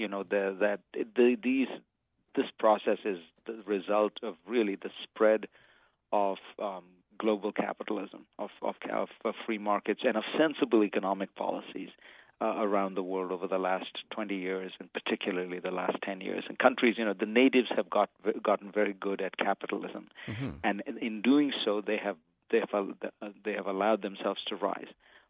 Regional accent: India; now in United States; I grew up in India

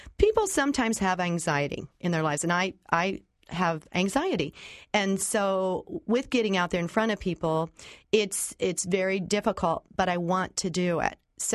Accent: Columbus, Ohio, United States; I grew up on the west side. I was born on Eakin Road and later moved to Talbot Place. I went to several different Catholic schools on the west side

